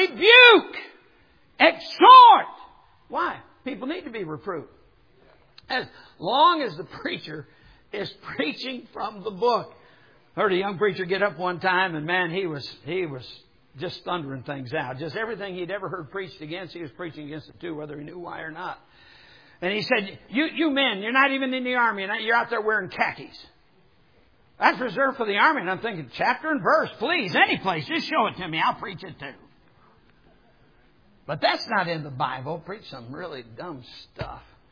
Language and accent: English; United States; I'm an American. I praise God that I was able to be brought up in America.